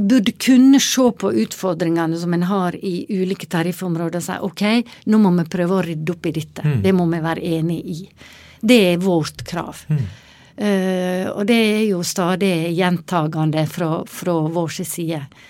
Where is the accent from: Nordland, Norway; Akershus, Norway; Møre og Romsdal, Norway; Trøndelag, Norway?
Møre og Romsdal, Norway; Volda; jeg er jo født og vokst opp i Volda